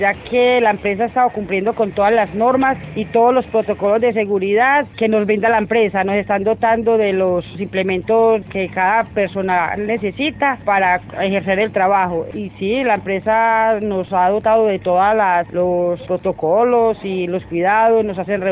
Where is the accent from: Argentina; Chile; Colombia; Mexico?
Colombia; Amagá, Antioquia; soy de Amagá y mi cargo es inspectora de obra.